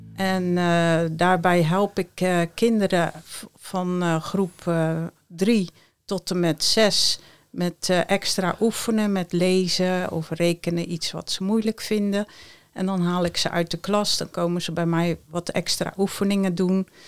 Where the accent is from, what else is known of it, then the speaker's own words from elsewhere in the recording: Hellevoetsluis, South Holland, Netherlands; born there; now in Middelharnis, Netherlands; Ik ben in Hellevoetsluis geboren in 1963. Ik woon nu in Middelharnis, vlakbij de Vlietberg.